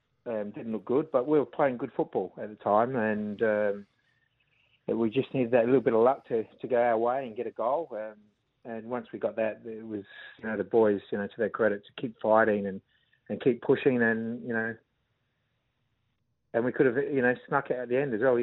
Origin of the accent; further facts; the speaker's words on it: Whyalla, South Australia, Australia; a country kid growing up in Wyala, that's your life.